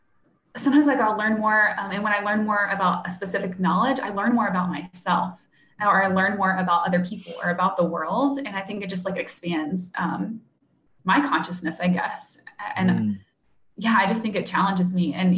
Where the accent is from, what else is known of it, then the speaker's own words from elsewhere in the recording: Florida, United States; I grew up in Central Florida, super small town, like cows in my backyard, really wow.